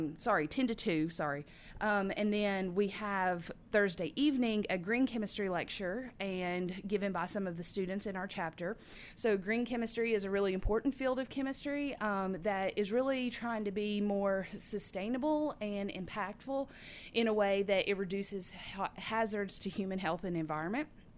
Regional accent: Gallatin, Tennessee, United States; So originally, I'm from Gallatin.

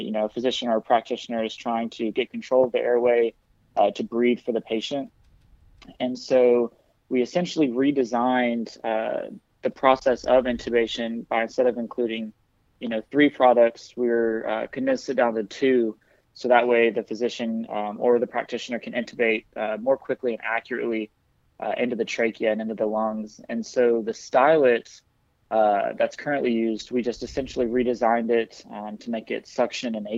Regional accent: Mount Juliet, Tennessee, United States; I'm from Mount Juliet, Tennessee.

